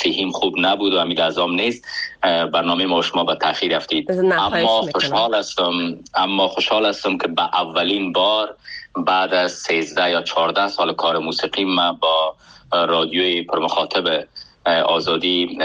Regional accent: Afghanistan; born or raised there; moved away as an adult

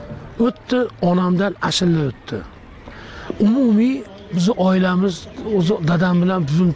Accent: Oltiariq, Fergana Region, Uzbekistan; born there; also born or lived in Osh, Kyrgyzstan; O'zi asli Farg'onani Oltarag'ida tug'ilganman. Keyin 83-yil O'shga ko'chib kelganmiz

